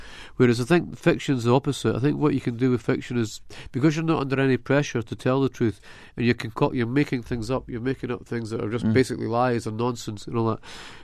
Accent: Scotland, United Kingdom

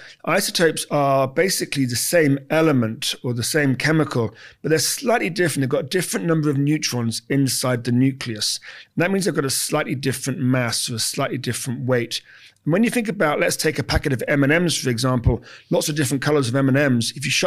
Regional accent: England, United Kingdom; now in United States; I live in America. I'm from England originally, but live in America now

